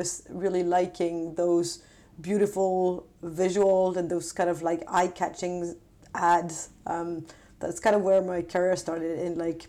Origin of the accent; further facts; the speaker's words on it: France; English is a second language; moved away as an adult; now in Sweden; I volunteered to come back to Europe, as I'm originally from France, so it was a bit closer.